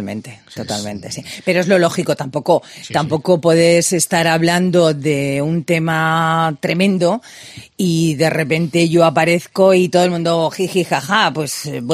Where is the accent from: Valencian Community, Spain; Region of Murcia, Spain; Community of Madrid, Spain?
Community of Madrid, Spain; Madrid; soy del barrio del Pilar